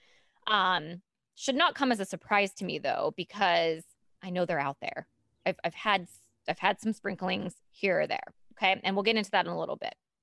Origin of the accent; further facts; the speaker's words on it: Appalachia, United States; I was from a very low income, I mean, barely middle class area. Okay. I'm from the Appalachia. I got a scholarship for living in the area.